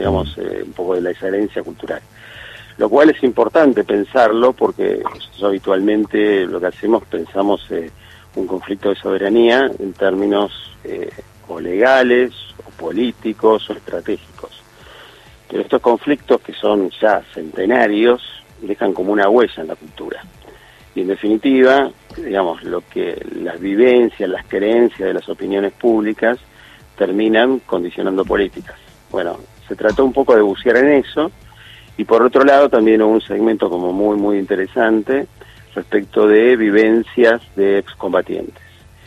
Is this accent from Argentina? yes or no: yes; Buenos Aires, Argentina; Yo soy de Buenos Aires, capital.